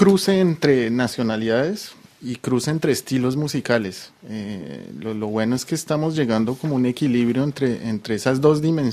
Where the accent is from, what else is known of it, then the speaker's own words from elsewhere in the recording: Bogotá, Bogotá D.C., Colombia; now in Paris, France; Yo soy cachaco. Nací en un barrio que se llama Cedritos en Bogotá.